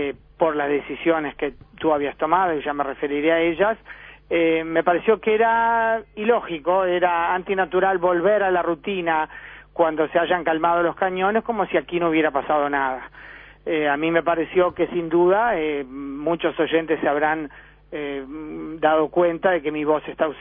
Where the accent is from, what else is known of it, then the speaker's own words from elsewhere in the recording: Uruguay; dado que yo soy no solo uruguaya, sino también ciudadana israelí